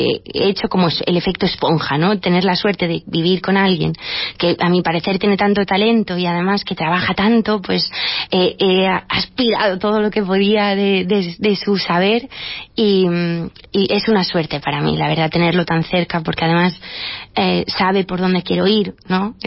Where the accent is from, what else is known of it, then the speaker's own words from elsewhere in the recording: Valencian Community, Spain; now in Madrid, Spain; Yo soy valenciana.